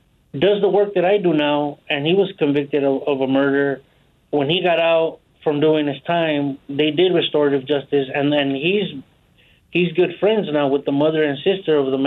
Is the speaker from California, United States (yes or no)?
yes; Los Angeles, California, United States; I grew up in Los Angeles, and I was a gang member for most of my life, from 12 to 33 years old.